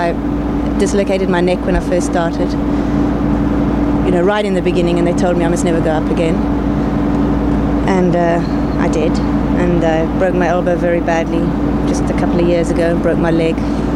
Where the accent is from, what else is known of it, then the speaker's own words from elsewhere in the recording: South Africa; Well, I'm from South Africa, and there was a type of circus school.